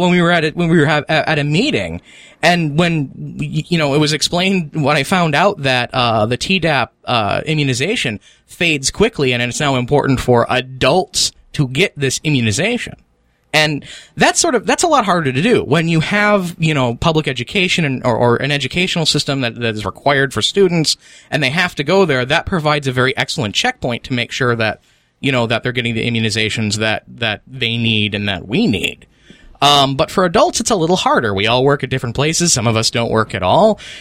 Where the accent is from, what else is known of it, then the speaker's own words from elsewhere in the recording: United States; So I'm like I said, I'm American. I love freedom, but I also love alcohol.